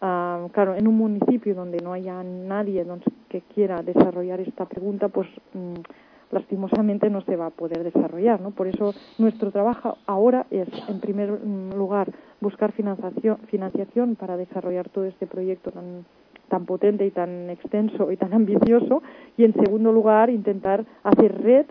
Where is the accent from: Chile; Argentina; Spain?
Spain; Catalonia; Spanish is a second language; Soy muy catalana en ese aspecto, soy fatal hablando castellano, me esfuerzo